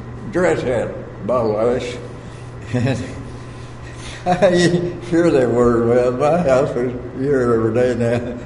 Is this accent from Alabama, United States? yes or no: no; Kentucky, United States; born there; I lived in Bath then, actually, because I was born in Bath County.